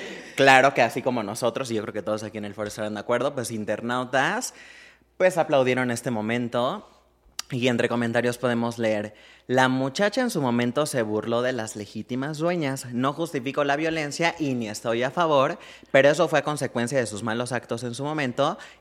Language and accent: Spanish; Mexico; moved away as an adult; now in United States; Nos fuimos a Estados Unidos a trabajar, como muchos mexicanos